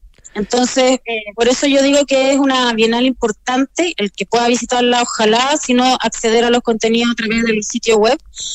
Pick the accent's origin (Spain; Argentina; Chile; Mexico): Chile; yo soy chilena